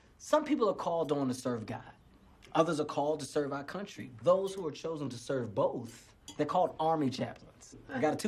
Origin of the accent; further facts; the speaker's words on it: Henderson, North Dakota, United States; Oh, Henderson's a very small town, Ed.